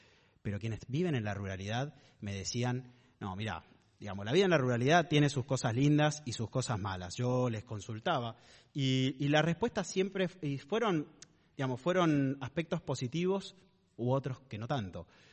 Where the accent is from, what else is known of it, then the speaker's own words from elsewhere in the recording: Buenos Aires, Argentina; yo como porteño